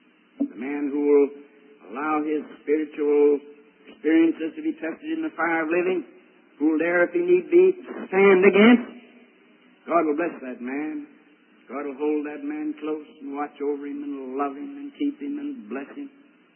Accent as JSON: {"language": "English", "country": "United States", "accent": "American", "said": "and I guess it's my American accent, and I don't know why, but you've been coming."}